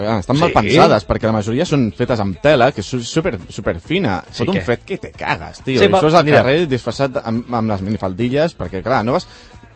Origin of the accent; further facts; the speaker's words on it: Catalonia, Spain; visc a Catalunya, som catalans